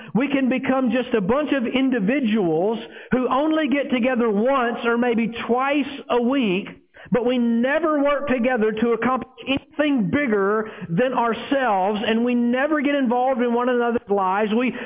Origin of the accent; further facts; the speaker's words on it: Tupelo, Mississippi, United States; Growing up in Tupelo, the neighborhood that I lived in, I could just about tell you who lived in every house on the street we lived on.